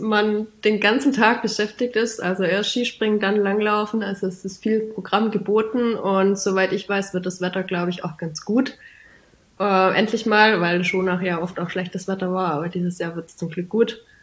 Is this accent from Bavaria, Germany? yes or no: no; Baiersbronn, Baden-Württemberg, Germany; Daher habe ich mich dann doch entschieden, meine Heimat in Baiersbronn zu verlassen. Aber nichtsdestotrotz bin ich trotzdem noch Baiersbronnerin und komme sehr, sehr gerne immer wieder heim.